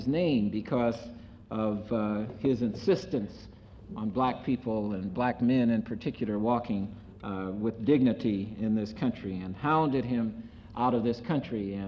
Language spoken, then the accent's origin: English; Michigan City, Indiana, United States; as I was growing up in Michigan City, in what today I suppose would be called a ghetto. They just called it the Patch in Michigan City.